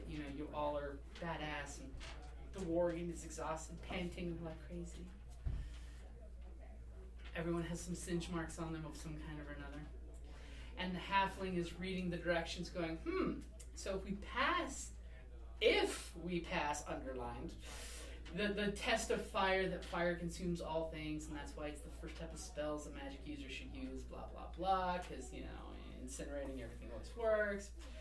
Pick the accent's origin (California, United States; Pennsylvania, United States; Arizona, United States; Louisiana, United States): Arizona, United States; So since we're all from Arizona